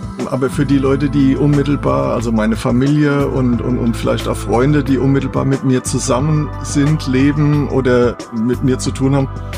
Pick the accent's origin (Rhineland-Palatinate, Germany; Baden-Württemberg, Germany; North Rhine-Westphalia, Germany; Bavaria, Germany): Rhineland-Palatinate, Germany; Nackenheim; ich bin Jahrgang 1960, bin in den 60er Jahren und 70er Jahren in Nackenheim groß geworden. Also in meiner Kindheit, da war das Land. Ja, Nackenheim hatte 2.500 Einwohner.